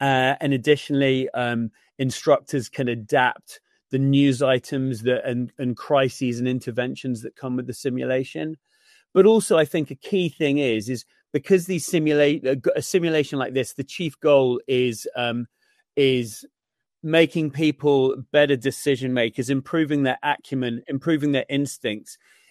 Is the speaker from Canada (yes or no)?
no; United Kingdom; So I think one of the first questions I had as a Brit